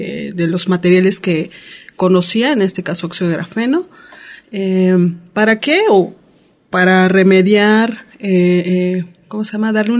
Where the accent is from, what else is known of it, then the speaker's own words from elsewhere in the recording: Cuernavaca, Morelos, Mexico; pues vengo de Cuernavaca, Morelos.